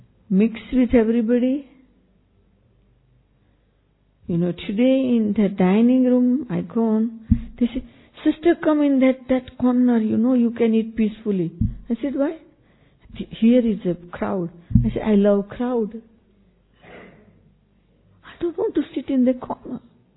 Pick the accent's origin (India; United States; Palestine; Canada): India; now in Nairobi, Kenya; I came from India before 43 years ago. Because I love Africa and I love Kenya, so I made big office in Kenya.